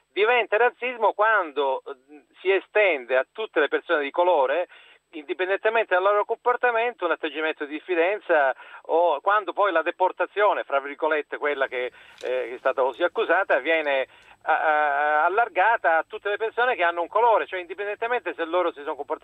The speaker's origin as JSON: {"language": "Italian", "region": "Calabria", "country": "Italy", "lives_now": "Tuscany, Italy", "said": "io sono calabrese trapiantato in Toscana"}